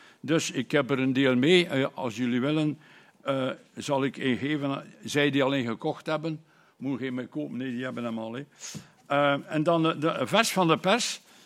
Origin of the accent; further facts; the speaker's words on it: Anderlecht, Brussels-Capital Region, Belgium; born there; now in Bruges, Belgium; Ik ben geboren in Anderlecht, in Brussel.